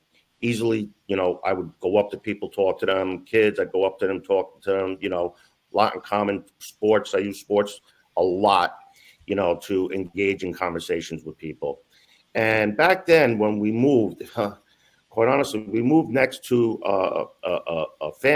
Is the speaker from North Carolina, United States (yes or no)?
no; Brooklyn, New York, United States; So I was originally from Brooklyn, New York. I was a very active young boy.